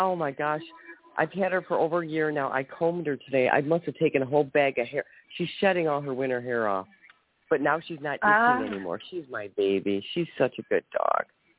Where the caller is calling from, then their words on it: Ohio, United States; I'm calling from Ohio. Thank you for taking my call.